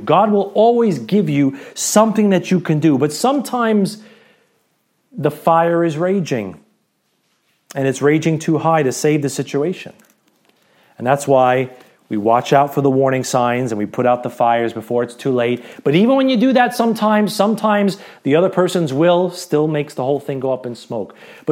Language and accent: English; Brooklyn, New York, United States; accent: Brooklyn; I can't say it as well because my Brooklyn accent isn't as thick